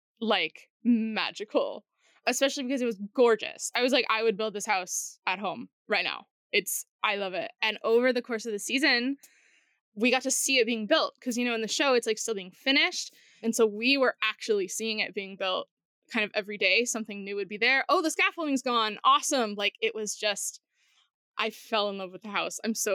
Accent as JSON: {"language": "English", "town": "Nashville", "region": "Tennessee", "country": "United States", "said": "And so I'm from Nashville, Tennessee"}